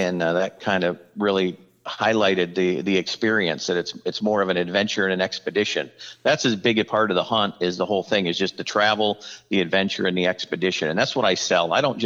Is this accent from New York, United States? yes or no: yes; Sandy Creek, New York, United States; moved away as an adult; now in Alaska, United States; from upstate New York, from a little town called Sandy Creek in the foothills of the Adirondack Mountains. I was born and raised on Lake Ontario, working on the fishing boats and a guide there.